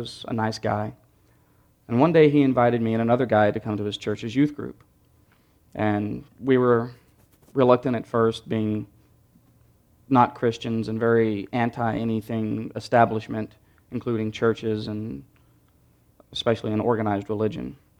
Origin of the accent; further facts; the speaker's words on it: Ruidoso, New Mexico, United States; also born or lived in Texas; I was born here in Texas in a small town up in the Panhandle, but I lived most of my life since I was 6 years old in Ruidoso, New Mexico.